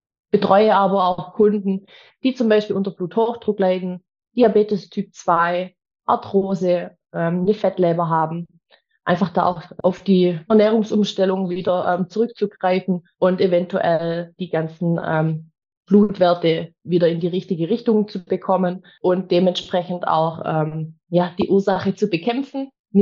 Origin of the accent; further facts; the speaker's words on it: Balingen, Baden-Württemberg, Germany; Ich komme aus Balingen